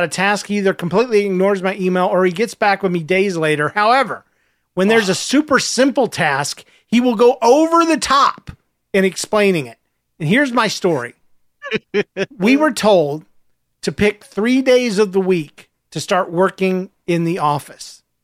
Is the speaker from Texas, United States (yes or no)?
no; Minnesota, United States; from Minnesota